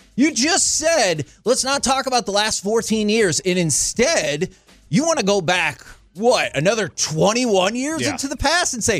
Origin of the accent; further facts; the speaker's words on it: Texas, United States; I grew up. I was born and raised in the Metroplex.